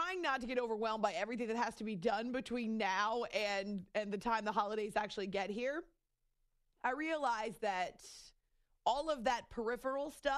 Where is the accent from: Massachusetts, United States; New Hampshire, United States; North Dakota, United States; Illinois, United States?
New Hampshire, United States; I get a real tree because I'm from New Hampshire and fake trees are like cheating.